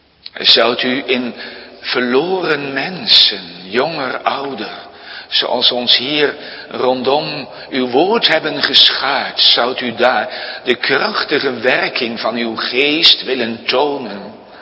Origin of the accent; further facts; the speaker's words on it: Gelderland, Netherlands; born there; ik ben geboren in de Betuwe als derde in een gezin van 8. Een slagersgezin. Ik was 17, toen ging ik in Amsterdam taal- en letterkunde studeren.